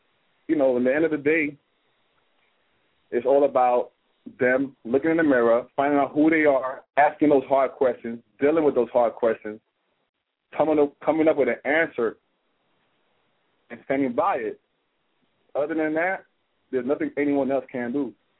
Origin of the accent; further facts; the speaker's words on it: New York, United States; Yeah, I'm from New York.